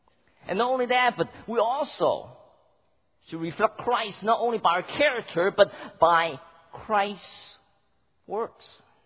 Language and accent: English; Oakland, California, United States; You know, I grew up in Oakland, and in our backyard there's a couple of trees.